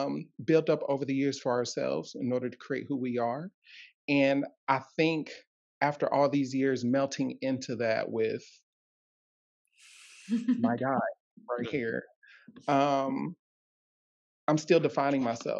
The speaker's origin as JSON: {"language": "English", "region": "Ohio", "country": "United States", "said": "Actually, I'm from Ohio."}